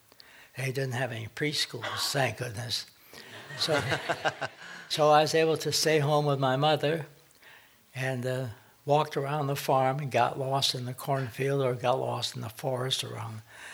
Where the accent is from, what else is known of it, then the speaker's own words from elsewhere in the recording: Central Village, Connecticut, United States; also born or lived in Brooklyn, New York; Well, I was 3 years old when we came from Brooklyn, New York, to Central Village.